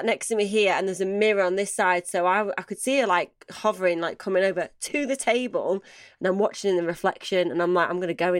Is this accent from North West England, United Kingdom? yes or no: yes; Manchester, North West England, United Kingdom; there was a person who was on a TV show that hated Manx, and I'm from Manchester, right?